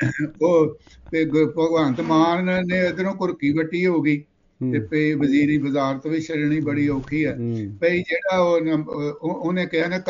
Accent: Punjab, India; ਅਸੀਂ ਸਾਡਾ ਪਿੰਡ ਲਾਸਟ ਹੈ ਅੰਮ੍ਰਿਤਸਰ ਜ਼ਿਲ੍ਹੇ ਦਾ, ਤੇ ਅਗਲਾ 1 ਮੀਲ ਤੇ ਗੁਰਦਾਸਪੁਰ ਸਿਰਾ ਹੋ ਜਾਂਦਾ ਹੈ।

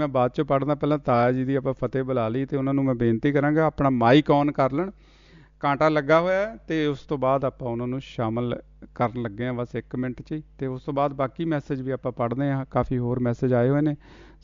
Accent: Punjab, India; ਪੰਜਾਬ ਦੇ ਵਿੱਚ, ਸਾਡੇ ਪਿੰਡ ਲਾਗੇ ਹੀ ਆ ਨਵਾਂਸ਼ਹਿਰ ਦੇ ਏਰੀਏ ਦੇ ਵਿੱਚ ਦੁਪਾਲਪੁਰ, ਅਤੇ ਸਾਡਾ ਪਿੰਡ 5-7 ਕਿਲੋਮੀਟਰ ਦੇ ਫਰਕ 'ਤੇ ਹੀ ਆ

